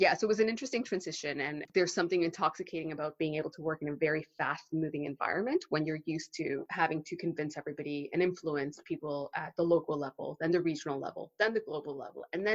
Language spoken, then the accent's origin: English; Texas, United States; now in London, United Kingdom; So I am Mexican-Canadian. I grew up in Texas